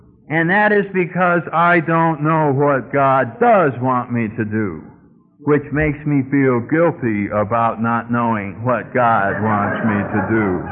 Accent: New England, United States; I come from New England. I was brought up a Catholic

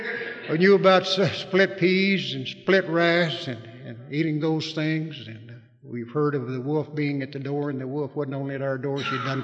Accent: Red Clay Hills, Mississippi, United States; born there; I was born in Red Clay Hills, Mississippi.

